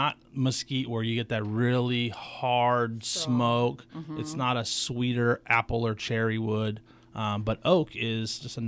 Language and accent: English; Vallejo, California, United States; now in Napa, United States; So I grew up in Vallejo.